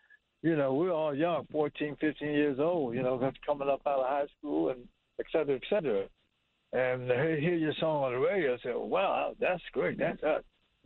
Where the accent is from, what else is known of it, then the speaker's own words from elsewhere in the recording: Youngstown, Ohio, United States; born there; You know, I was born in Youngstown, Ohio. So I'm a Buckeye.